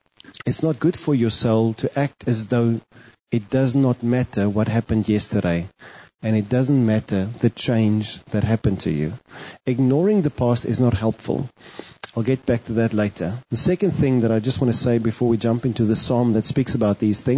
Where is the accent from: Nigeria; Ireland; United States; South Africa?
South Africa; Northern Cape; Or like when I grew up in the Northern Cape, in the desert